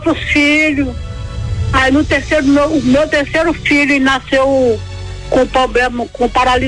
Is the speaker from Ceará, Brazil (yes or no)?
no; Espírito Santo, Brazil; now in Campos dos Goytacazes, Brazil; É, estado do Rio de Janeiro, mas eu sou natural do Espírito Santo.